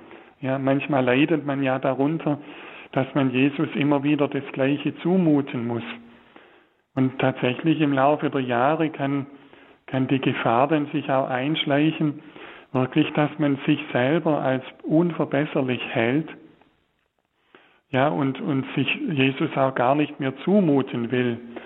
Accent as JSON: {"language": "German", "region": "Baden-Württemberg", "country": "Germany", "said": "im Schwäbischen sagt man ja Granatensünder, ja, habe ich in meiner Heimat immer wieder gehört"}